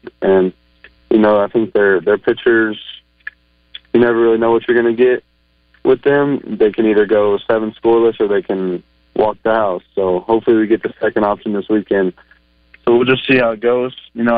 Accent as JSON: {"language": "English", "region": "Oklahoma", "country": "United States", "said": "I'm from Oklahoma, so that place is like 30 minutes from my house."}